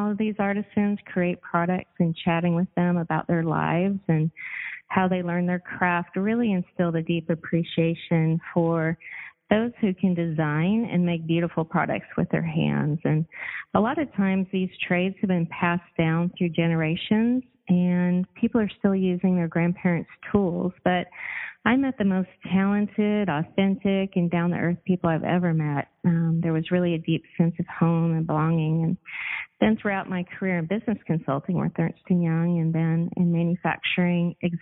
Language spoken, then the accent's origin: English; Alabama, United States; I grew up in Alabama and spent many, many hours with my dad in his workshop